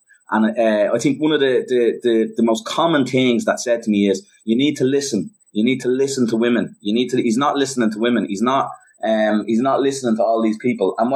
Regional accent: Dublin, Leinster, Ireland; I grew up in Dublin 7, mm-hmm.

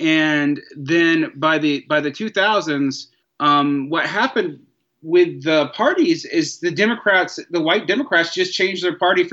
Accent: Georgia, United States; as a Southerner, I actually, you know, as a Southerner, since everybody announces their identity before everything now, I am deeply suspicious of the South. But I also want to say that I don't think people get that, how recent that was. In Georgia, where I grew up

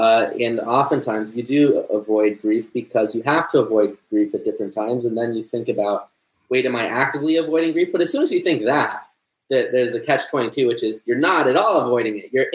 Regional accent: United States; I like convenience, pragmatism, maybe because I'm American.

